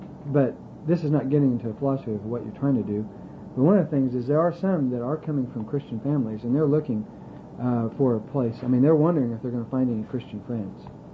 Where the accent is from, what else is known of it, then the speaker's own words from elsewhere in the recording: Alaska, United States; also born or lived in Oklahoma; I went to Oklahoma State, and I didn't know anybody. I came straight from Alaska, didn't know a person.